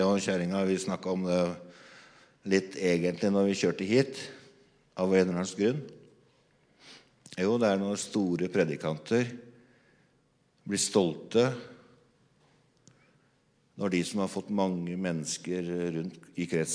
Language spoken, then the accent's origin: Norwegian; Innlandet, Norway; Jeg gjør ikke det, så jeg kommer fra Hadeland.